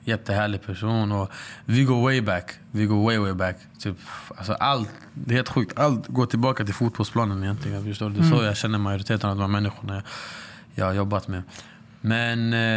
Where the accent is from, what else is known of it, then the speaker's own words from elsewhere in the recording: Stockholm, Stockholm County, Sweden; just området jag är från, Rinkeby, mina vänner, ta typ min närmaste vän.